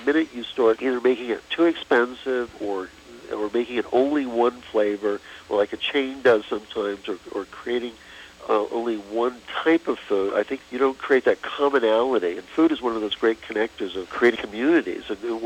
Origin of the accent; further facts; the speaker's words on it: New England, United States; I come from New England, so I had to put a lobster one in.